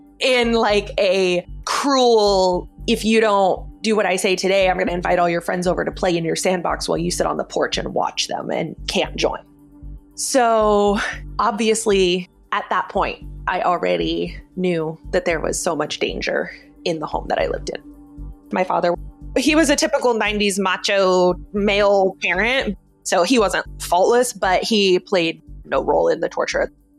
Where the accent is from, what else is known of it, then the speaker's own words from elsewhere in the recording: Alaska, United States; moved away as an adult; I was born and raised in Alaska. I lived there until about 9 months after my 18th birthday. Early 90s to 2000s, Alaska is very conservative. I was born in my parents' apartment with a midwife.